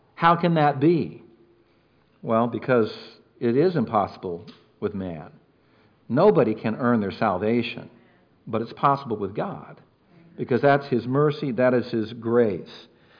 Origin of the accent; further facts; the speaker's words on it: California, United States; Me being a Californian, I got out here just in time to miss the nastiest ones you got.